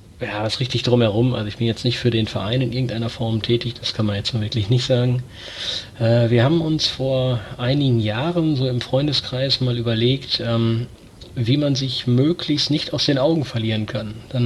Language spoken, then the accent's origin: German; Herford, North Rhine-Westphalia, Germany; born there; ich bin 32 Jahre alt, bin gebürtiger Herforder. Das liegt für alle, die sich im Bielefelder Umland nicht so gut auskennen, quasi neben Bielefeld.